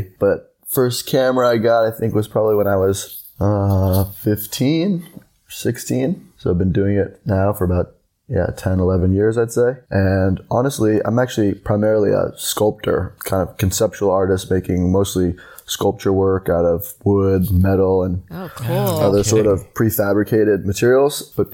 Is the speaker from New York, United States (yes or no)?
yes; New York City, New York, United States; I'm from New York City. I'm 26 years old